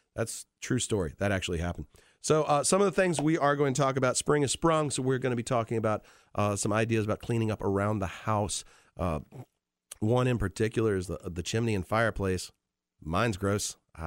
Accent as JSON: {"language": "English", "town": "Richmond", "region": "Virginia", "country": "United States", "also_born_or_lived": "Cumberland", "said": "Well, I mean, the first place I lived was Cumberland, Virginia, but I say I'm from Richmond."}